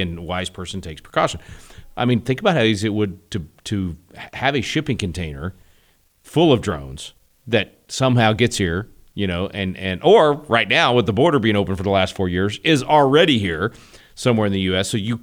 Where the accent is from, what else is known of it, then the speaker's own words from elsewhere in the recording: Texas, United States; think of you know, my home state of Texas and the budget that DPS, Department of Public Safety, and the professionals that live here